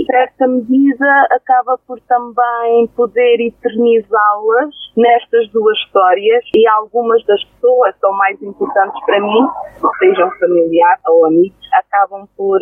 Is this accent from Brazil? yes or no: no; Portugal; Eu sou natural de Luxo, de uma aldeia pequena que é a Verdadinha